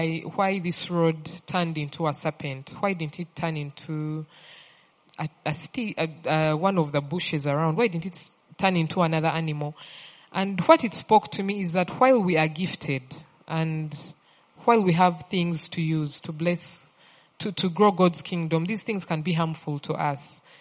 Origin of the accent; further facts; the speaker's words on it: Western Region, Uganda; well, I grew up in the West. That's where I went to school. And then I came to Kampala later in life.